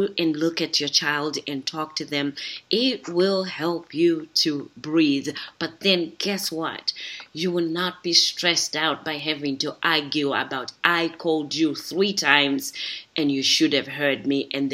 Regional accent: Zimbabwe; first language Shona; English is a second language; I speak Shona, is my language. I'm from Zimbabwe.

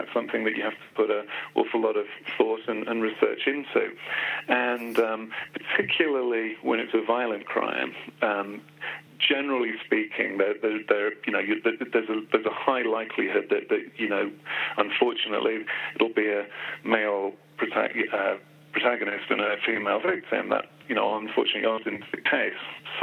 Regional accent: Birmingham, West Midlands, United Kingdom; born there; I was born in Birmingham, England

